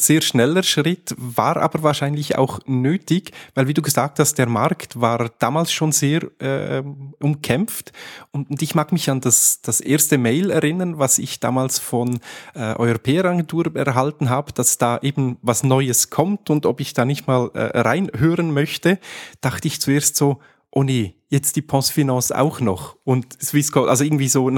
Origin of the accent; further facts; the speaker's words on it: Switzerland; Als typischer Schweizer, logisch. Ich meine, Skifahren, das gehört einfach dazu.